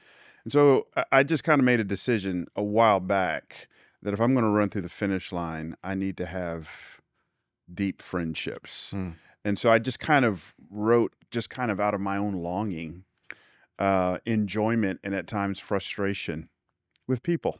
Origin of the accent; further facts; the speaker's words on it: Atlanta, Georgia, United States; I grew up down south. I grew up in Atlanta. I'm not picking on Southern folks.